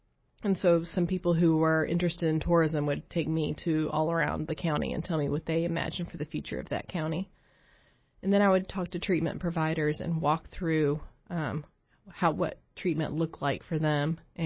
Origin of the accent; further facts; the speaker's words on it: Appalachia, United States; I've seen this with my generation growing up in Appalachia